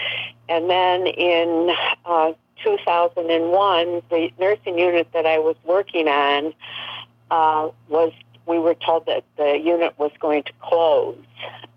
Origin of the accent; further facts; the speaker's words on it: Illinois, United States; I found a small Unity congregation near my home where I grew up in the Chicago suburbs, where I was raising my family.